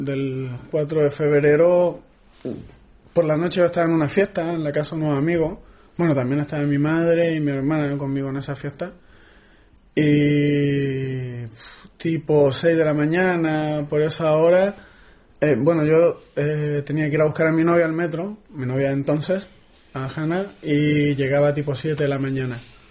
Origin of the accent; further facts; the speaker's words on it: Chile; soy chileno, tengo 26 años, bueno, casi 27, en una semana 27